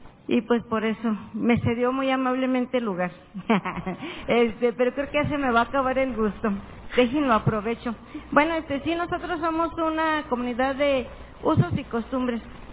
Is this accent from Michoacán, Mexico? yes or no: yes; Michoacán, Mexico; yo vengo de Okumichu, Michoacán. Somos una población indígena, 100% purépecha. Estamos en la meseta purépecha.